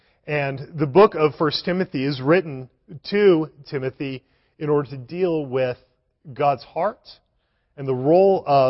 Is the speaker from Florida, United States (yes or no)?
no; Denver, Colorado, United States; I was raised in Denver, Colorado. I spent 31 years inside of Colorado.